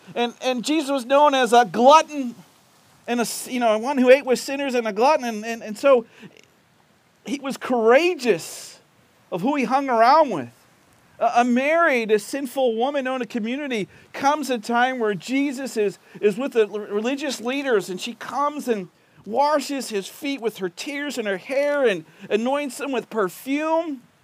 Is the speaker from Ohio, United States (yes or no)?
no; Baltimore, Maryland, United States; I was raised in Baltimore, and we would go to Baltimore City, and we would go down to the market or go downtown to the harbor